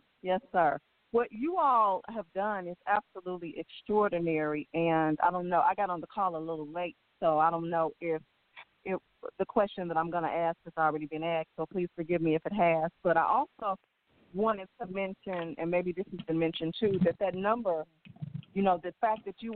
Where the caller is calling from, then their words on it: Georgia, United States; calling from Georgia.